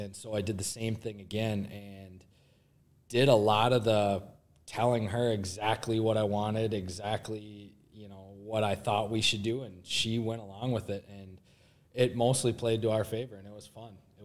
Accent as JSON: {"language": "English", "town": "Rochester", "region": "Minnesota", "country": "United States", "tie": "born or raised there", "said": "born and raised in Rochester, yep, went to Holmes Elementary, which is now the Boys and Girls Club, and that was awesome."}